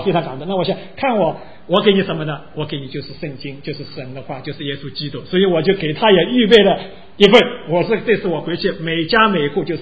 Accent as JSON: {"language": "Chinese", "country": "China", "moved": "yes", "said": "我们都是从中国来，都是受过比较好的文化教学"}